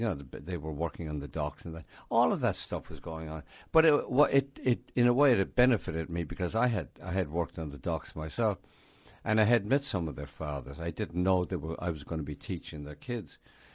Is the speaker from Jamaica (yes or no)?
no; Ireland; now in United States; I grew up in Ireland, one nation, one people, you know, one white people.